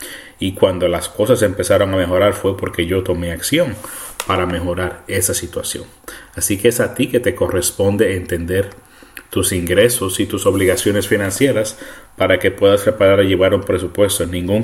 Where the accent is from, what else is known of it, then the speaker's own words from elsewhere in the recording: Puerto Rico; now in United States; Y yo, creciendo en Puerto Rico, también experimenté eso. Creciendo en Puerto Rico, aparte del béisbol, el deporte nacional era la política.